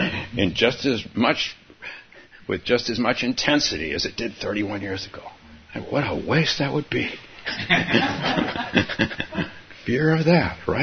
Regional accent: Palo Alto, California, United States; My teachers, my two Japanese teachers, they came down to my hometown of Palo Alto to give talks when I was very young.

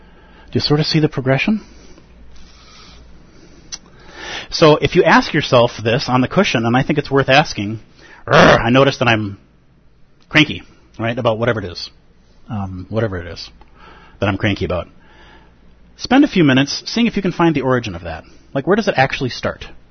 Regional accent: Golden Valley, Minnesota, United States; born there; So I'm born in Golden Valley, and so when I was born, I inherited that hospital bed.

